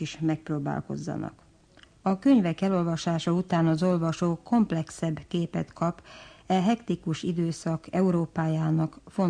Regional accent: Slovakia; én kisebbségi magyarként sohasem éreztem magam otthon Csehszlovákiában, de Magyarországon sem.

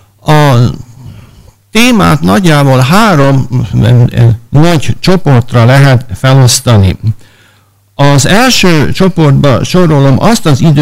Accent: Šamorín, Trnava Region, Slovakia; én vagyok az egyedüli soborjai, sőt azt is kell mondanom, hogy született somorjai, tehát törzsgyökere somorjai

